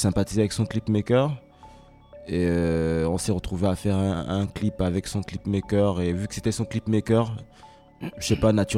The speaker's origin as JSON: {"language": "French", "country": "Gabon", "lives_now": "France", "said": "Du Gabon."}